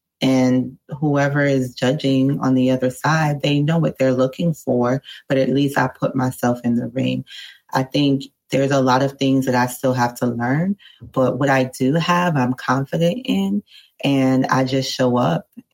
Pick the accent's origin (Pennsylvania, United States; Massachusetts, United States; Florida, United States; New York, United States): Florida, United States; I'm from South Florida